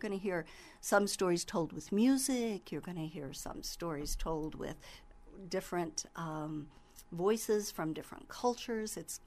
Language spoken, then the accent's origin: English; Indiana, United States; we have in the past, but this year it turns out that we're all from Monroe County.